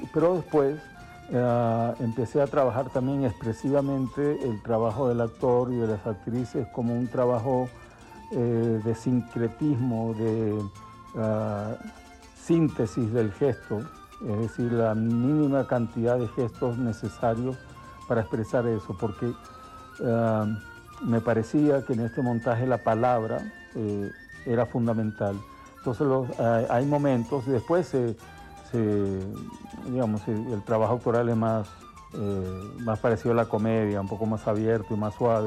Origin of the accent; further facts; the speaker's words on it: Venezuela; Porque creo que nosotros como venezolanos también a veces entramos en una especie de embudo